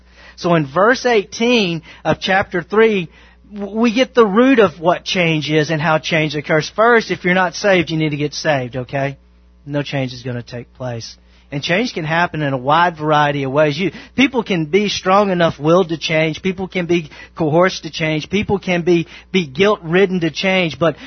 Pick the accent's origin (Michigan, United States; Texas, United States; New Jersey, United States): Texas, United States; Mount Vernon; I grew up in the South. I grew up in rural East Texas, Mount Vernon, Texas.